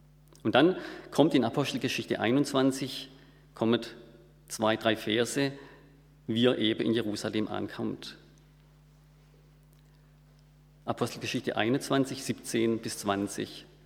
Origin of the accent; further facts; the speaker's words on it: Bad Wildbad, Baden-Württemberg, Germany; Ich komme aus Bad Wildbad